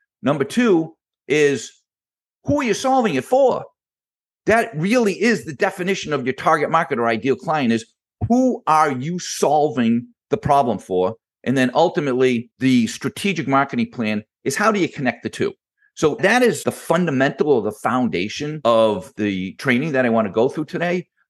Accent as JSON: {"language": "English", "town": "Boston", "region": "Massachusetts", "country": "United States", "said": "I am from Boston and I love all of my Boston sports."}